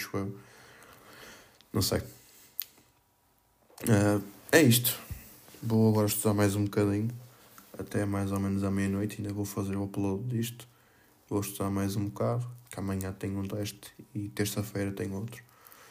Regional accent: Felgueiras, Porto, Portugal; Bem, como eu já vos disse, sou de Felgueiras

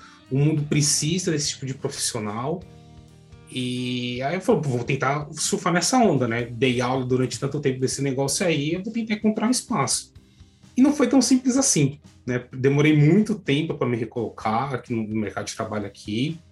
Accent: São Paulo, Brazil; moved away as an adult; Sou de São Paulo.

